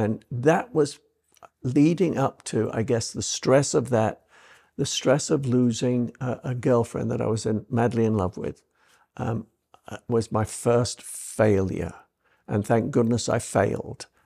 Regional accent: Liverpool, North West England, United Kingdom; now in United States; Well, I come from Liverpool in England. My dad was a dock worker

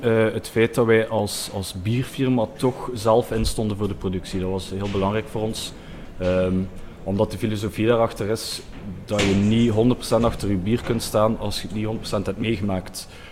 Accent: Ghent, Flemish Region, Belgium; now in Zwalm, Belgium; ik ben eigenlijk nog als echte Gentenaar. Heel mijn leven gewoond.

